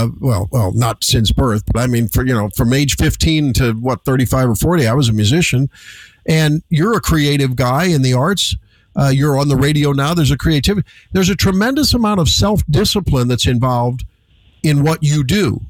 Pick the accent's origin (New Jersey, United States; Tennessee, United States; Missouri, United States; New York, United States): Missouri, United States; That was just an expectation in the homes that I grew up in the Lindbergh School District.